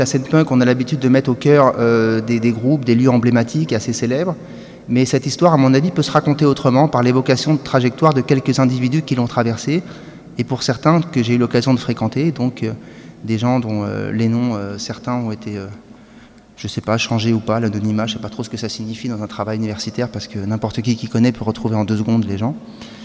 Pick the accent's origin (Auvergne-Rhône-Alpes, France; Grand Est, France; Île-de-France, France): Île-de-France, France; Issy-les-Moulineaux; j'ai grandi une partie de mon enfance à Issy-les-Moulineaux, à Corentin-Celleton